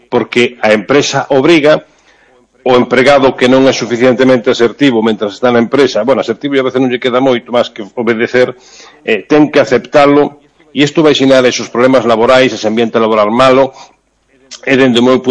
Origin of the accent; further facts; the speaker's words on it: Galicia, Spain; Bueno, como bo galego, vouche dar unha resposta